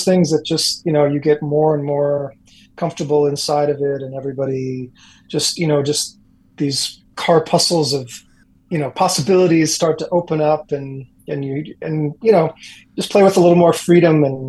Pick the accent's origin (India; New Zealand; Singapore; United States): United States; Golden Valley, Minnesota; Well, correction, I grew up in Minneapolis, actually in Golden Valley with Dave.